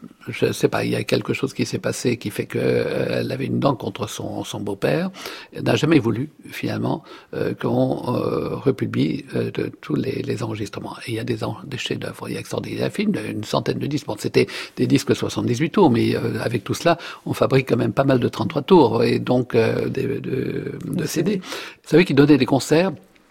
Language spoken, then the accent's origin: French; Cannes, Provence-Alpes-Côte d'Azur, France; born there; donc je suis né à Cannes en 1945 et je suis musicien